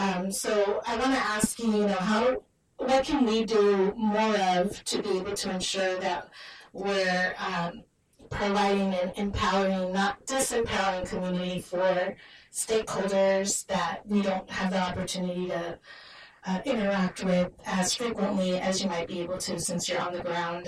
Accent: Terra Bella, California, United States; I grew up in Tarabella, right next to Flint to Porterville High, so very familiar with a lot of the issues that are going on there.

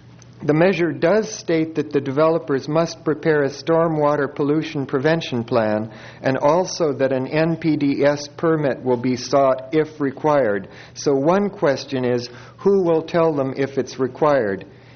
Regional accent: Atascadero, California, United States; from Atascadero.

